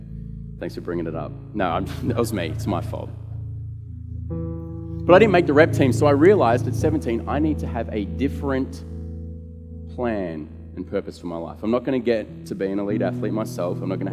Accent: Victoria, Australia; because I'm originally from Victoria

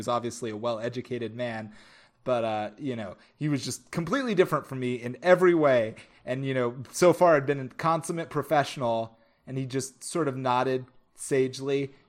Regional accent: Mexico; when I was growing up in Mexico, like, my town only had one channel

